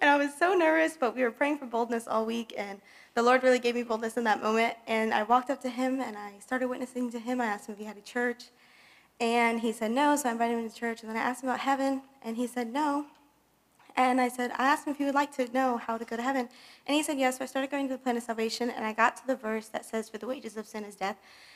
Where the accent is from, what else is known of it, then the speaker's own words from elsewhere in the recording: Fort Myers, Florida, United States; we actually went to my hometown. I'm from Fort Myers. I was from a little church, Slater Road Baptist Church